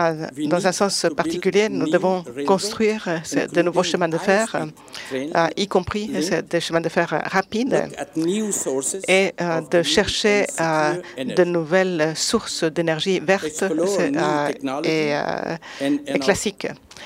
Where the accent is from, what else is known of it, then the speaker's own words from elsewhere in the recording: Afghanistan; Je viens d'Afghanistan